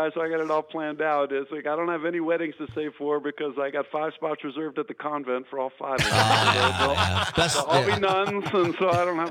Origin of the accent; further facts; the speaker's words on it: Manitowoc, Wisconsin, United States; Yeah, you know, I grew up in Manitowoc, right down the road from you guys, and grew up cheering for the Badgers and cheering for the Packers